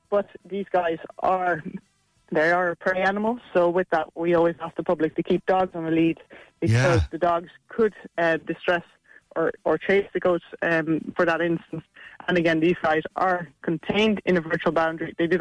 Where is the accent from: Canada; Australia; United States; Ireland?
Ireland; Munster; also born or lived in Netherlands; Originally from Holland, but reared in Clare.